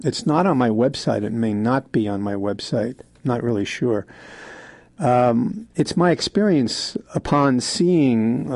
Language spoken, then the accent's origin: English; New York, United States; back into my childhood about my experiences with Christmas and with Catholics and Jews and the way I grew up in New York.